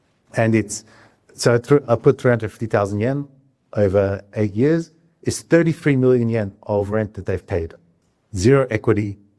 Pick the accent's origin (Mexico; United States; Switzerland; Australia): Australia; moved away as an adult; now in Japan; I am an Australian. I'll do my quick little intro here. So I've been in Japan for 22 years myself.